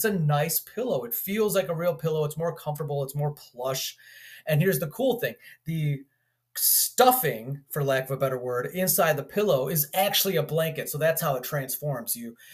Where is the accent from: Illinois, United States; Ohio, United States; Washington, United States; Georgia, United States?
Illinois, United States; Chicago; back in my hometown of Chicago, if you're hitting Ravinia